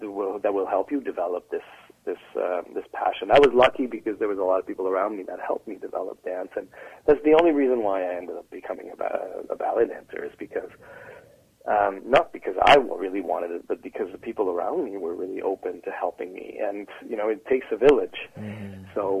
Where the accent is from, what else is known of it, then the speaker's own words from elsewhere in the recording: Canada; Also, I'm Canadian. I love Canada.